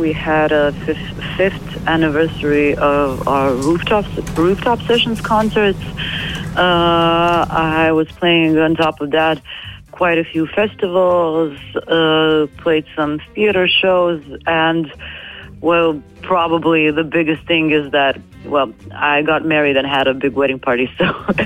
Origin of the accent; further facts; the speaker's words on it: Zagreb, City of Zagreb, Croatia; English is a second language; I come from Zagreb, from Croatia.